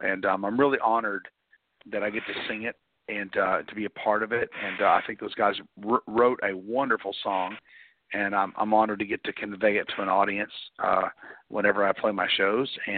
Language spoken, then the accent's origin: English; United States; It was based on that I'm an American, and I just wanted to honor my country